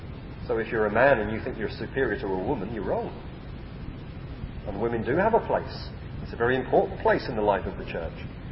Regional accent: England, United Kingdom; Of course, we're English, or in one or two exceptions, we're Welsh.

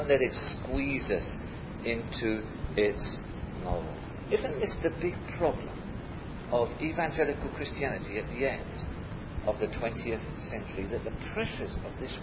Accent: Dulwich, London, United Kingdom; go back home to South London, where I was brought up in Dulwich

